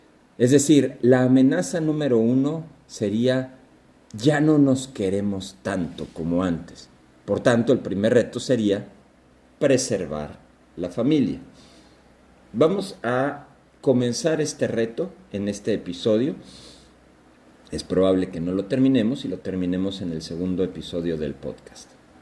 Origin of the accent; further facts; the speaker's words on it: Mexico; O sea, somos más mexicanos, pero muchos menos nos casamos.